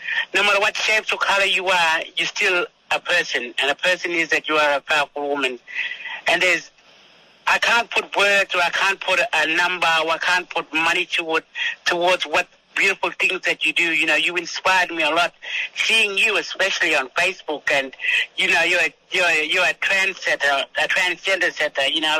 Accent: Northern Territory, Australia; I'm from Kiwi Island, Northern Territory. I'm part of the Sister Girls, the indigenous transgender community on Kiwi Islands

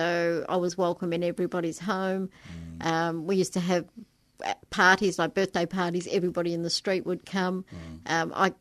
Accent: Yarraville, Victoria, Australia; We came from Yarraville originally.

